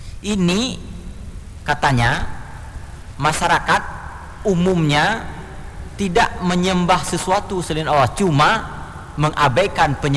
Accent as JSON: {"language": "Indonesian", "region": "Aceh", "country": "Indonesia", "tie": "born or raised there", "said": "kalau di kampung saya malah dibilang lagi dengan bahasa Aceh, pekahan entamong"}